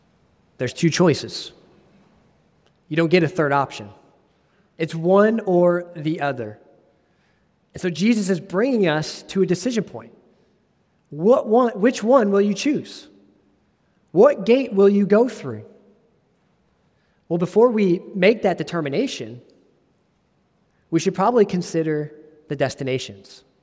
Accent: Texas, United States; born there; I like Texas. I was born in Texas.

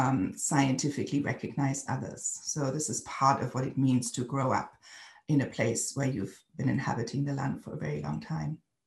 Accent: North Rhine-Westphalia, Germany; English is a second language; I grew up also on the Niederrhein, a specific area in the northwest of Germany

